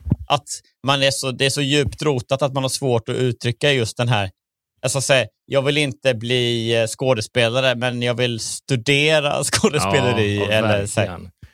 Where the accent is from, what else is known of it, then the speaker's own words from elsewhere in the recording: Kalmar, Kalmar County, Sweden; att jag är från Kalmar